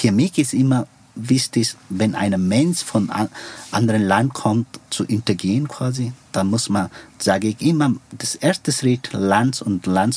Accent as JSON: {"language": "German", "country": "Nepal", "tie": "born there", "second_language": "German", "said": "Ich bin ein gebürtiger Nepali, aber ich kann auch Nepali nicht richtig besprechen."}